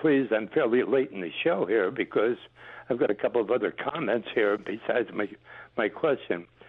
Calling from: Port Ewen, New York, United States; Port Ewan.

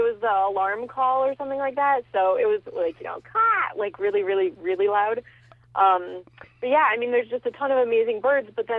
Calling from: Mayfield, New York, United States; also born or lived in Connecticut; It's over near the Great Sacandaga Lake.

